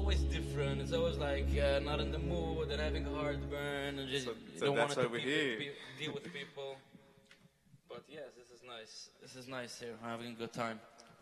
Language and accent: English; Monroe, New York, United States; I grew up in Monroe, so Muncie was like an outing for us.